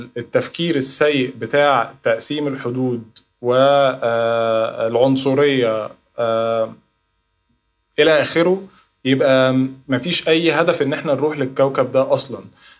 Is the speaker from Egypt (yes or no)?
yes; Egypt; عمري ما هتكلم من كوكب المريخ بأن أنا مصري هو اللي لقى اكتشف حياة جديدة